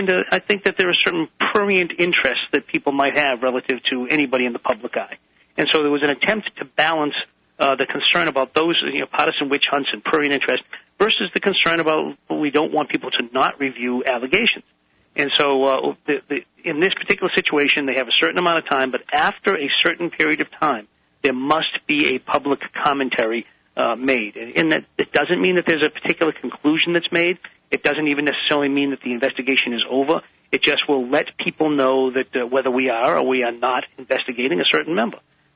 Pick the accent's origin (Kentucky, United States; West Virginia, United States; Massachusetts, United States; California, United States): Massachusetts, United States; I'll tell you, honestly, I come from Massachusetts, and there we have an independent ethics commission.